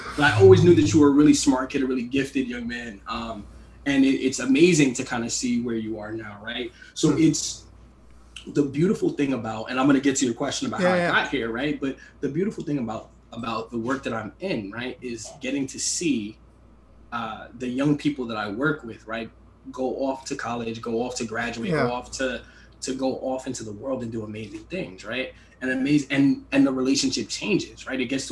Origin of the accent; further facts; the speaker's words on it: Bronx, New York, United States; born and raised in the Bronx, and grew up in a single parent household.